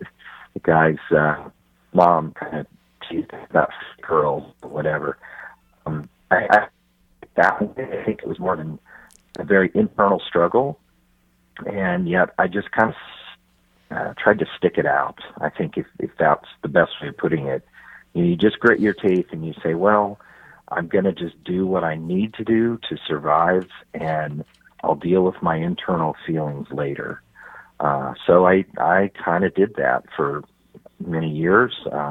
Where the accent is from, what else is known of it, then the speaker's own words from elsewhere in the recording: Warrensburg, Missouri, United States; I grew up in Warrensburg, not too far from Kansas City. It's kind of a college town, small, you know, relatively small community.